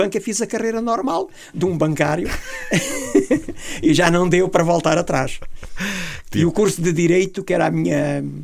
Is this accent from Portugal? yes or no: yes; Grândola, Setúbal, Portugal; E eu, que sou de Grândola